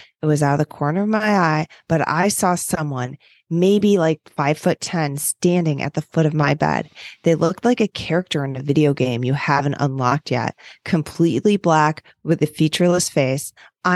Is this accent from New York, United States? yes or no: yes; Rochester, New York, United States; Hello, Britt. … I'm from Rochester, New York.